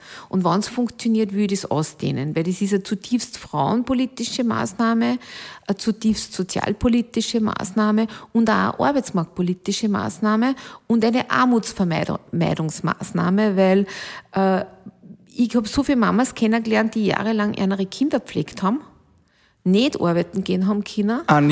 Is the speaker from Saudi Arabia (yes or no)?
no; Alkoven, Upper Austria, Austria; Also meine Heimatgemeinde heißt Alkofen